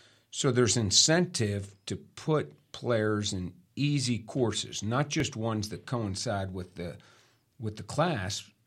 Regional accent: Pennsylvania, United States; I grew up outside Pittsburgh, and I've got feelings invested in Pitt basketball.

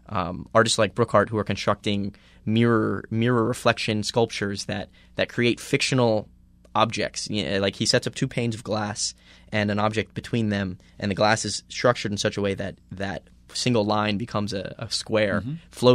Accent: Miami, Florida, United States; growing up in Miami and being a young student, basically, when Art Basel Miami Beach first came to Miami

